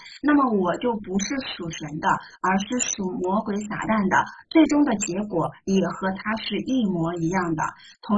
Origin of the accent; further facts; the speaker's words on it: China; 我们现在我们都是中国的合法公民是吧？我们拥有中华人民共和国的这样的公民的身份